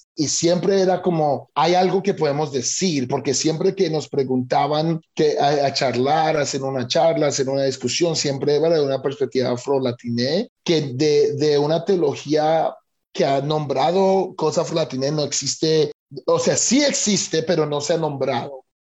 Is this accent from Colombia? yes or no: yes; Colombia; yo nací en Colombia, yo me crié en Colombia